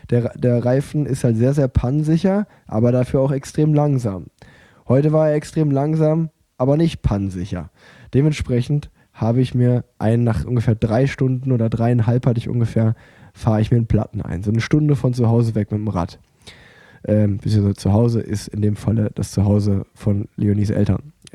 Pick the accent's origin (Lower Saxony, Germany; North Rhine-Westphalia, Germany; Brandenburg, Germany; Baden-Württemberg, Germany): North Rhine-Westphalia, Germany; Unna; born there; gebürtiger Unneraner, meine Oma wurde in Letmathe geboren, das heißt, es ist gar nicht mal so weit weg.